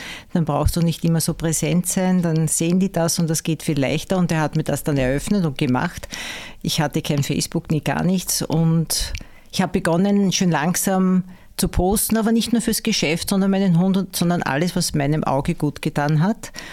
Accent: Wiener Neustadt, Lower Austria, Austria; born there; ich bin eigentlich eine gebürtige Wiener Neustädterin

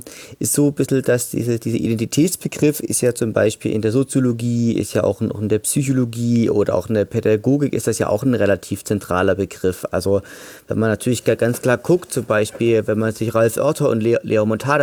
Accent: Leipzig, Saxony, Germany; now in Dresden, Germany; ich bin ein Mann, ich bin Sachse, ich bin Leipziger, ich bin ja jetzt aber auch Dresdner, fühle mich aber auch im Erzgebirge halt auch teilweise zu.

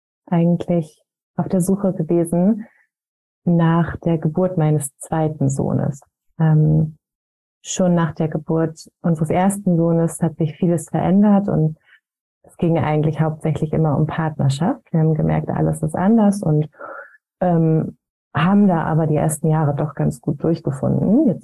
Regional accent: Lower Saxony, Germany; Ich komme aus der Nähe von Hildesheim. In einem ganz kleinen Dorf wohne ich.

